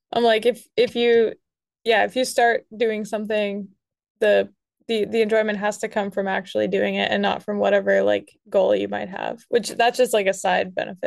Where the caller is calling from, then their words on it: Jackson, New Hampshire, United States; I live in Jackson, New Hampshire